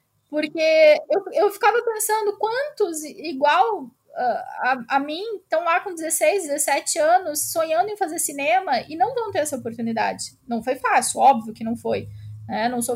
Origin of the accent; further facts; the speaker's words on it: Joinville, Santa Catarina, Brazil; Eu saí de Joinville com 18 anos para fazer o curso em Palhoça, né, Florianópolis, na Unisul